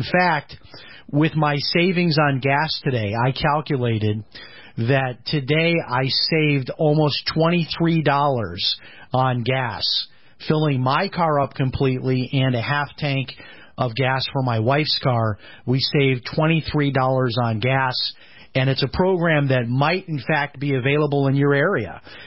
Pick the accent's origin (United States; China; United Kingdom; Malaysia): United States; Chicago, Illinois; most of my relatives and friends from up north, from where I grew up in Chicago, they assume, oh … lives near Daytona